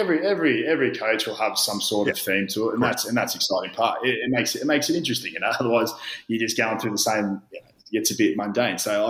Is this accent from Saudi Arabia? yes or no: no; Australia; growing up in Australia